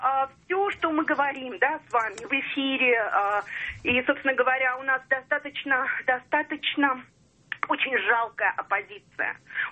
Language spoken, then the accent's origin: Russian; Baku, Azerbaijan; И, собственно говоря, я родом из Баку. Я, к сожалению, присутствовала и видела тот кошмар, который происходил на политическом уровне, кошмар, который происходил в том городе, в котором я жила